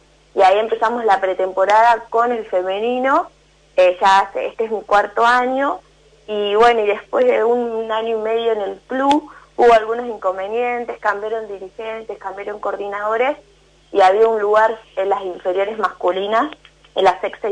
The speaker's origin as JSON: {"language": "Spanish", "region": "La Pampa", "country": "Argentina", "said": "yo soy de La Pampa y en La Pampa no hay fútbol femenino."}